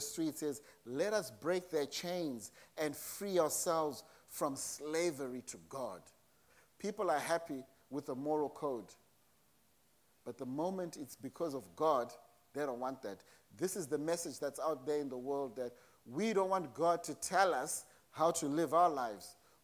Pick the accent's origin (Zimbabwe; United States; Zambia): Zimbabwe; I grew up in Zimbabwe, raised by my maternal grandparents as well as my paternal grandmother.